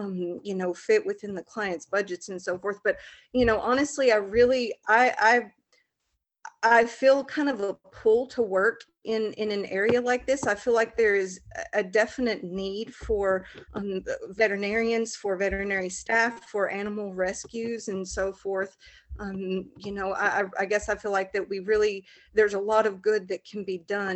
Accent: the South, United States; accent: Southern US; We live, if you can't tell by my accent, we're in a small rural area in the southern United States.

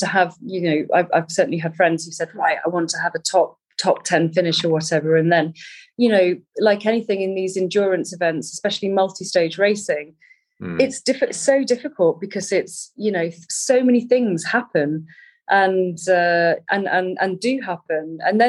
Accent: East Midlands, United Kingdom; I grew up in the Peak District with a very good running father

